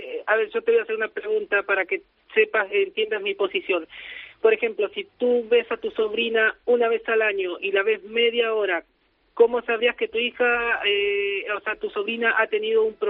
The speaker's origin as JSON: {"language": "Spanish", "region": "Buenos Aires", "country": "Argentina", "said": "yo soy de Argentina, Buenos Aires."}